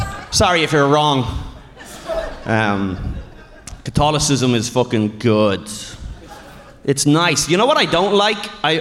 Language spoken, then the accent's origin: English; Ireland; I'm from Ireland